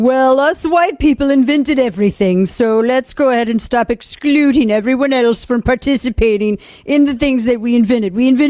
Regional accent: Missouri, United States; Hell, I am from Missouri and I know what this is.

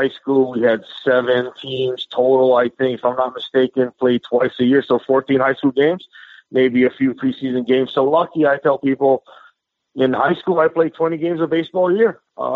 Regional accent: United States; how lucky I was to come from the United States of America and understand the love and the passion for the game of baseball.

